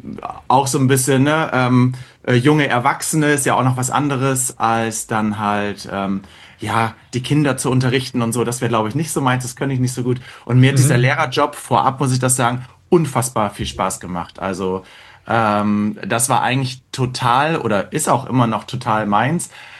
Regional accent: Bremen, Germany; Ich komme aus Bremen.

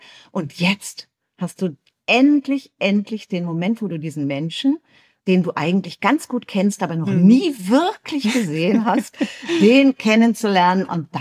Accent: Northern Germany, Germany; Ich bin Lutheranerin, genau wie du. Ich komme aus Norddeutschland, genau wie du.

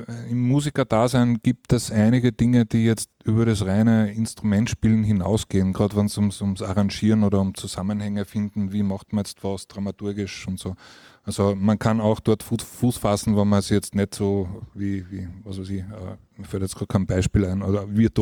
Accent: Steyr, Upper Austria, Austria; er war damals in Steyr, da wo ich herkomme

